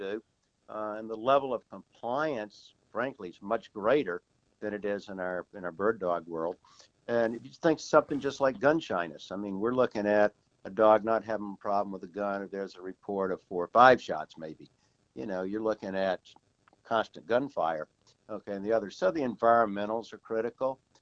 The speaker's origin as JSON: {"language": "English", "town": "Greenville", "region": "South Carolina", "country": "United States", "tie": "born or raised there", "said": "I grew up outside of Greenville, South Carolina, in a rural area back when Greenville was not a big metropolis."}